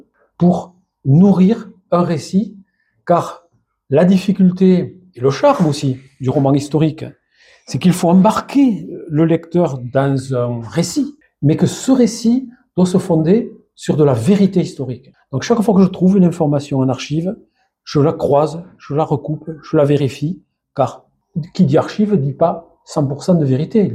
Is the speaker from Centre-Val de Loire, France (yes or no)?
no; Saint-Gaudens, Occitanie, France; born there; moi, je suis né en 57 à Saint-Gaudens. Donc je suis un vieux bonhomme, hein, pas loin des 70 ans.